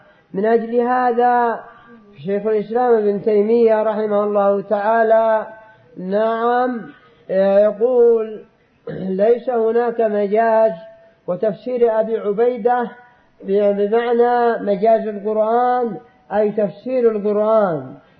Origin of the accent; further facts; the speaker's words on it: Yemen; أقرب شاهد لهذا أن الشيعة والصوفية عندنا باليمن